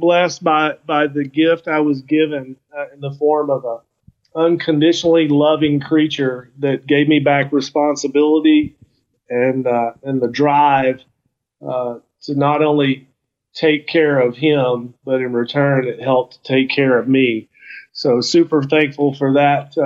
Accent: Arkansas, United States; I'm a big … fan, and I grew up near the Cash River in Arkansas.

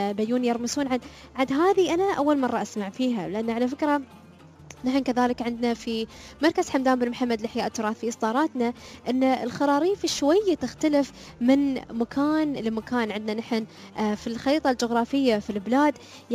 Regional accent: United Arab Emirates

